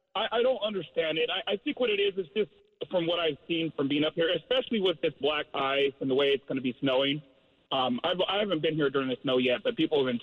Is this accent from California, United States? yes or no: yes; California, United States; now in Washington, United States; I'm from California.